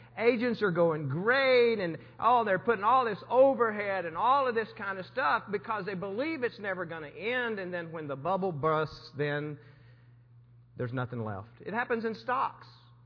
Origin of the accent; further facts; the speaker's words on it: Texas, United States; moved away as an adult; I am a redneck from West Texas, grew up in West Texas, and the oil field.